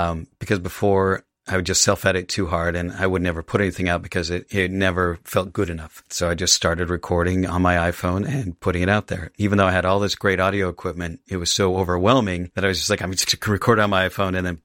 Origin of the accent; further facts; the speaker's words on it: Salt Lake City, Utah, United States; also born or lived in Virginia; So pretty much grew up in Salt Lake. We moved to Virginia when I was, fifth grade. So I spent a few years out there, which I absolutely loved living out there. And then we moved to a small town in southern Utah